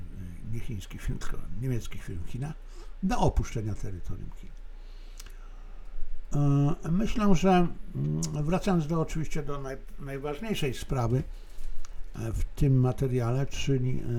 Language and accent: Polish; Silesian Voivodeship, Poland; born there; urodziłem się na Śląsku, na niemieckiej części Śląska, w niemieckiej części Śląska